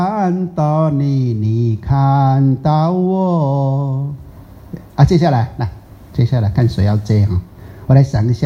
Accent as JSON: {"language": "Chinese", "country": "Taiwan", "said": "一般我们台湾人大部分呐、啊、哦，大部分呐、啊，除了那个 baby 很小不算了、啊、哈、哦，一般来讲啊。都有吃过啊，大概都有吃过哈、哦。"}